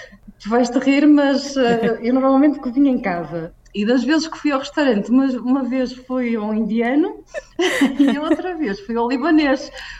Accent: Portugal; moved away as an adult; now in Saudi Arabia; Portugal será sempre o meu país de origem.

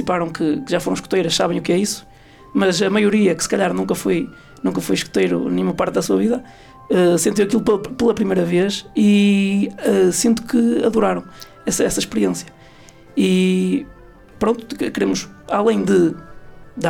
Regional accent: Portugal; Eu não sou morador de Oleiros. Eu não sou de Oleiros, eu sou da freguesia vizinha, sou do Pará de Gatinho, mas andei na catequese em Oleiros, frequentei para a primária e a primária em Oleiros

